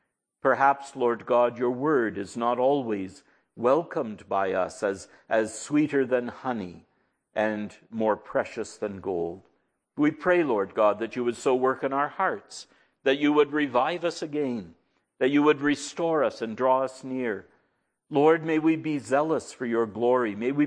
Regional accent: Ontario, Canada; About 50 kilometers or so from my hometown is the settlement of Lowther.

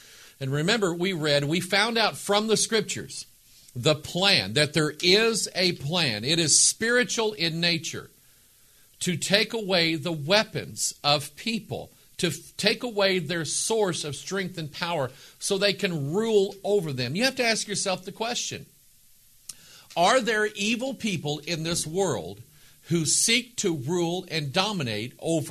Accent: United States; I like being an American.

